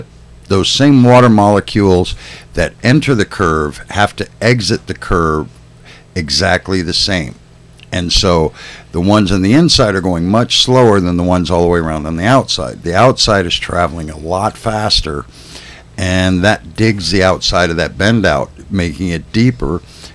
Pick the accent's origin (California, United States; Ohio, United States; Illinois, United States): Illinois, United States; born there; Because I was born in Illinois.